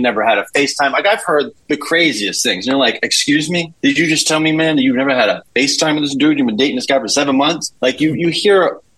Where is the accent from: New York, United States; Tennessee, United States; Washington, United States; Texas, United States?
New York, United States; Poughkeepsie; now in Manhattan, United States; I grew up, born and raised in Poughkeepsie High School.